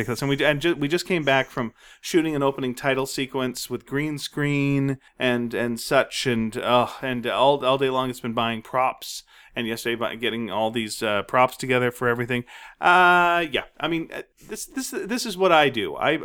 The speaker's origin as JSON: {"language": "English", "country": "Canada", "said": "I'm Canadian."}